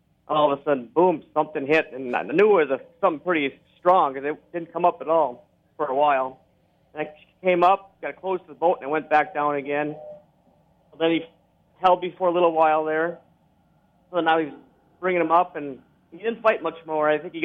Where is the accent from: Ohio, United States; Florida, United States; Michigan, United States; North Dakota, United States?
North Dakota, United States; Braddock; Well, I grew up in a small town, Braddock, North Dakota, on a farm near there. Went to school there and milked cows and raised cattle out there and pigs.